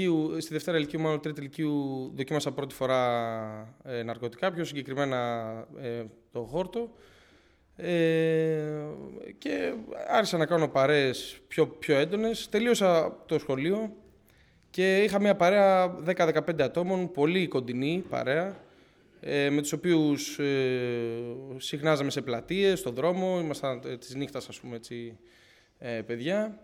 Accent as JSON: {"language": "Greek", "town": "Athens", "region": "Attica", "country": "Greece", "tie": "born or raised there", "said": "Και μεγάλωσα τα παιδικά μου χρόνια, δηλαδή από μικρός, το 2003 γεννήθηκα στην Αθήνα και πήγαινα μαζί με τους γονείς μου Εκκλησία, πήγαιναμε στην Κηφισιά αρχικά, μετά στη Λούτσα."}